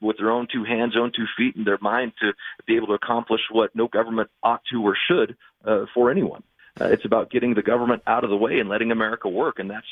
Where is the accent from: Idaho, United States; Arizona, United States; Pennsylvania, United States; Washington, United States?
Arizona, United States; Yuma; growing up in Yuma, my dad was a Democrat.